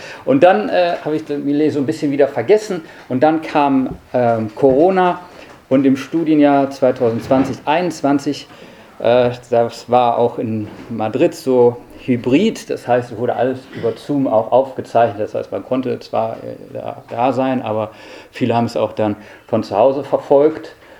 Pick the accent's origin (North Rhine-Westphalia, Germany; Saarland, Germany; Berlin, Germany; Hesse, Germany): North Rhine-Westphalia, Germany; Mettingen; Ich bin ja in Mettingen aufgewachsen, also hier ganz in der Nähe.